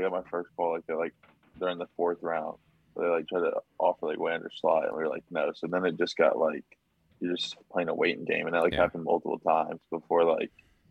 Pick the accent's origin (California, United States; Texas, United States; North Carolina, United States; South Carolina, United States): North Carolina, United States; I'm like from North Carolina, but down east Wood Ducks is literally like the middle of nowhere.